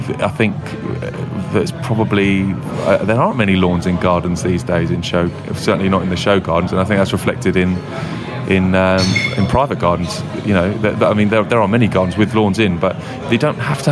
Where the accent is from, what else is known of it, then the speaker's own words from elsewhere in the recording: London, United Kingdom; I'm born and bred in London, but I'm of Welsh descent, should we say.